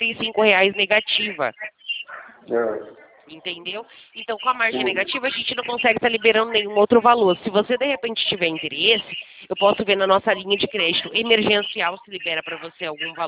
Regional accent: São Paulo, Brazil; eu sou de São Paulo

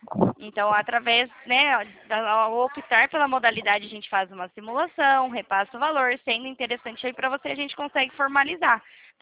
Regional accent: Campinas, São Paulo, Brazil; sou daqui de Campinas

